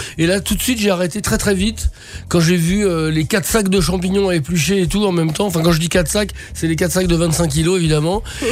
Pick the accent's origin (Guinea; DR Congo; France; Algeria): France; Paris, Île-de-France; born there; also born or lived in Fontenay-sous-Bois; Non, je suis né à Paris, pardon. Je vous ai mal renseigné, je suis né dans le 11e.